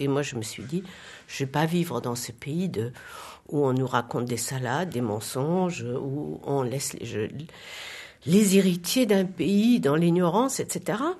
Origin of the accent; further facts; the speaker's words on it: Germany; French is a second language; Et quand je suis arrivée chez moi, de nouveau, chez moi en Allemagne, chez mes parents, je leur ai posé la question